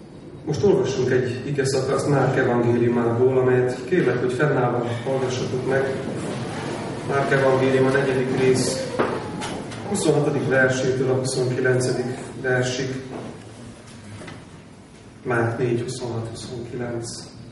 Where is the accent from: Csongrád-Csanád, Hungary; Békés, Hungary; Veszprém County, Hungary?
Csongrád-Csanád, Hungary; Szeged; benyitottam Szegedre, ahol felnőttem